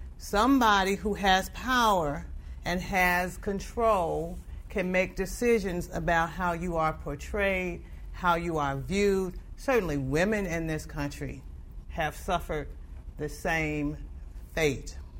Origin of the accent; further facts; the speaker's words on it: Chicago, Illinois, United States; When I was growing up in Chicago, a long time ago, I had a birthday on Sunday